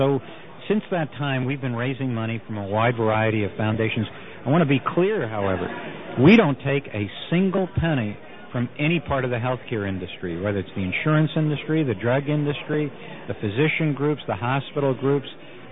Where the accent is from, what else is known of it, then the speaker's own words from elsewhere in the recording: Virginia, United States; Mark, I'm from Virginia. I live in Virginia.